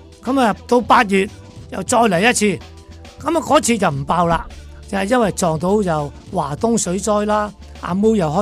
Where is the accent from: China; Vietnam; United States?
Vietnam; now in Hong Kong; 虽然我后生在越南长大，我爹哋有钱，但是当我来到香港，我是一无所有的